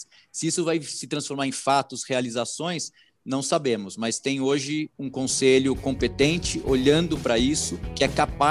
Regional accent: São Paulo, Brazil; Eu, como paulistano, acharia fantástico uma prova andando pelas marginais

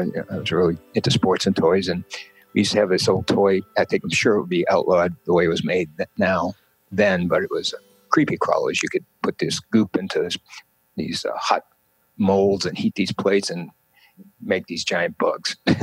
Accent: Massachusetts, United States; I grew up in Massachusetts. And so I went there for a year and then transferred to University of Mass at Lowell.

